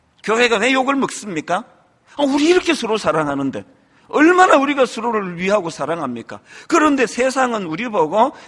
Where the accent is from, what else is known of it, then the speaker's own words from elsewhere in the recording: Gyeongsang, South Korea; 제가 경상도 사람이니까 이렇게 말했을 거예요.